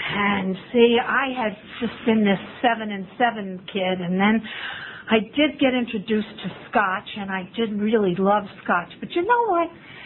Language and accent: English; New Jersey, United States; I knew the country. I grew up in North Jersey, you know.